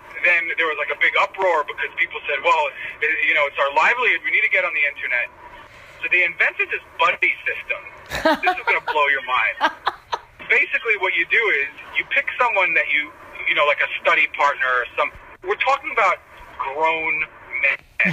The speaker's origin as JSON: {"language": "English", "town": "Brooklyn", "region": "New York", "country": "United States", "tie": "born or raised there", "said": "There's also a difference between the Hasidic that I came from and that gentleman in the taxi with you. I grew up in Crown Heights, which is 5 miles"}